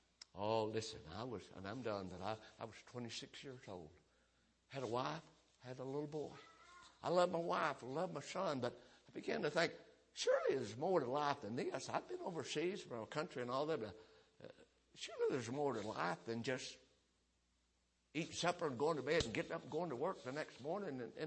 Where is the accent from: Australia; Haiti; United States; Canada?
United States; Folks, I thank the Lord I was born in America.